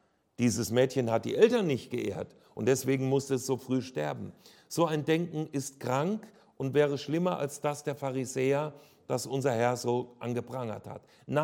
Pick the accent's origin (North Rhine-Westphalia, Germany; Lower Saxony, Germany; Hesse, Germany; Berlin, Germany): Hesse, Germany; ich komme aus dem Landkreis Fulda, also gleich an der Grenze zu Franken, ja, zu Unterfranken gelegen.